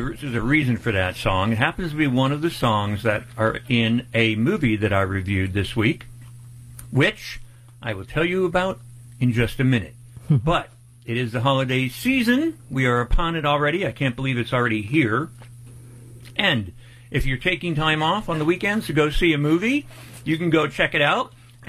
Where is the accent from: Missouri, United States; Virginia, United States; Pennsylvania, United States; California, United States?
Pennsylvania, United States; Scranton; And it happened in the town next to us where we grew up, where I grew up in Pennsylvania. It happened in Pittston, and I grew up in Manuka, Scranton.